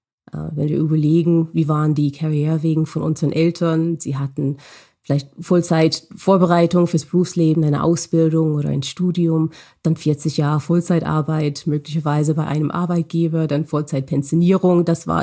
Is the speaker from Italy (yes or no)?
no; United States; Ich bin aufgewachsen in den USA, bin auch in den USA zur Schule gegangen und auch zur Uni.